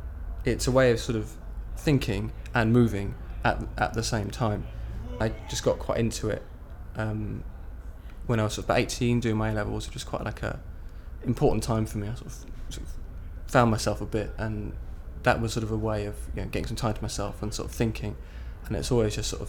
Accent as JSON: {"language": "English", "town": "Oxford", "region": "South East England", "country": "United Kingdom", "said": "I was born on the 13th of June 1984 and I'm from Oxford."}